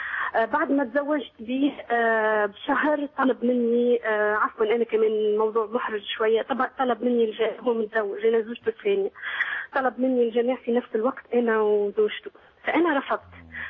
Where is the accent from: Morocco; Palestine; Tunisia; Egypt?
Tunisia; انا ما قلت لك احنا انا تونسية يعني في احنا في تونس